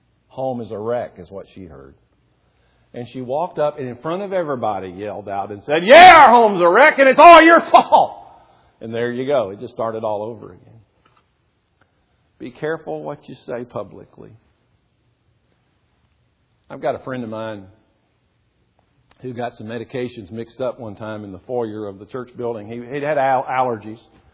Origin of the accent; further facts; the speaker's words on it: the South, United States; I was in junior high school growing up in the South. I was in junior high school before I learned that the South lost the war.